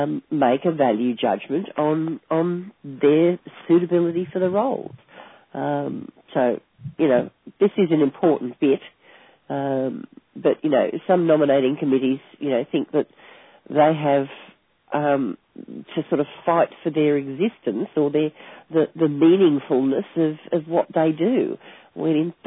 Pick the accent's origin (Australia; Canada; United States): Australia; accent: Australian; Now, English is my first language, although really it's Australian, which is only a very distant relationship to actual English.